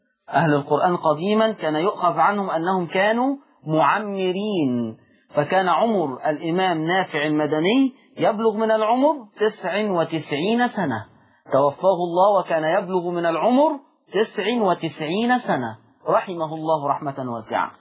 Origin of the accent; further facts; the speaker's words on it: Egypt; بلغتنا كمصريين دمه خفيف